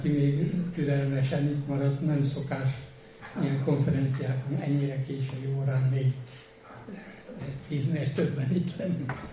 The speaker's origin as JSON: {"language": "Hungarian", "town": "Lovászpatona", "region": "Győr-Moson-Sopron", "country": "Hungary", "tie": "born or raised there", "said": "a helytörténetnek, ami elsősorban lovászpatonához kötődik, ott nőttem fel, sőt, talán 300 éve ott él a familiám."}